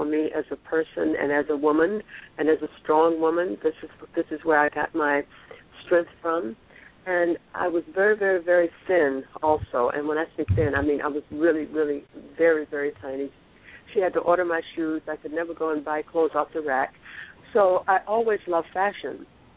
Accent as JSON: {"language": "English", "town": "Nashville", "region": "Tennessee", "country": "United States", "tie": "born or raised there", "also_born_or_lived": "Europe / Asia", "said": "I am from Nashville, Tennessee. That's where I was born and raised. And that is where I call home, even though I have lived in many places in Europe as well as Asia."}